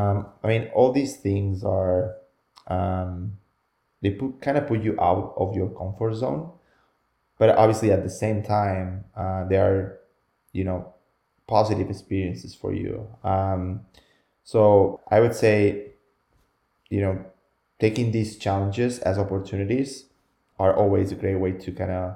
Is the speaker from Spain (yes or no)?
yes; Spain; English is a second language; moved away as an adult; now in Canada; I'm from Spain and I speak Spanish and Catalan. And when I moved to Canada, I had to learn English